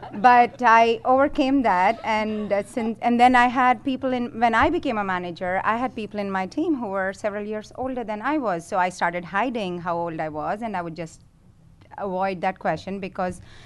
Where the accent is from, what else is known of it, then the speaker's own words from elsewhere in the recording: India; now in United States; I'm originally from India